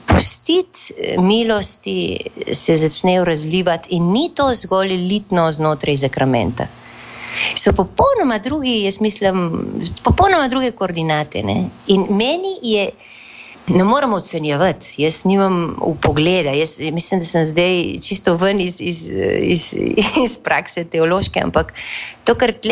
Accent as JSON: {"language": "Slovenian", "region": "Littoral", "country": "Slovenia", "lives_now": "Peru", "said": "Mogoče Primorci smo bolj, Štajerci, ne vem."}